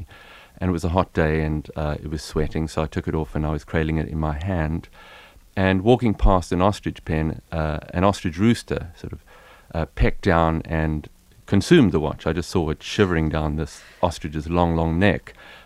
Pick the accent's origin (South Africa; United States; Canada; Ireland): South Africa; Growing up in South Africa, there was something about the ostrich.